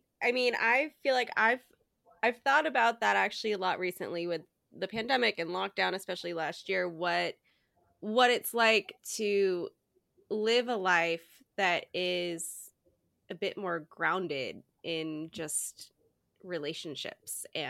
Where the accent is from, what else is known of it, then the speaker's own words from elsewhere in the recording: Portland, Oregon, United States; now in Los Angeles, United States; I'm in Los Angeles, but I'm from Portland, Oregon originally, but I live